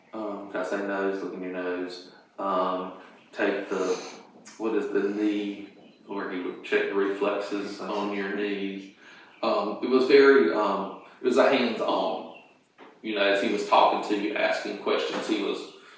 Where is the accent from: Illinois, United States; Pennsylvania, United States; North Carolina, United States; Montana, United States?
North Carolina, United States; Wilson; Where? Wilson, North Carolina.